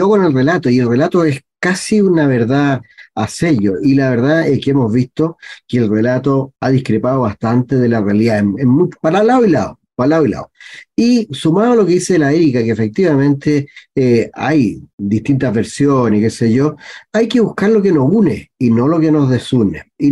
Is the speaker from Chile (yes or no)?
yes; Chile; lo que nos une es que somos chilenos y que vamos a vivir en este país de aquí al resto del tiempo, nosotros y nuestras descendencias.